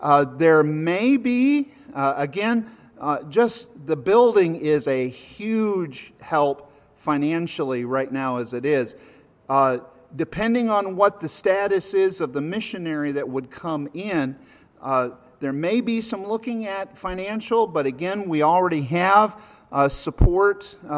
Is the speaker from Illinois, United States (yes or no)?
yes; Rockford, Illinois, United States; I grew up in Illinois, northern Illinois, Rockford area, was saved at an early age and grew up in church, went to a Christian school and then went to Bible college.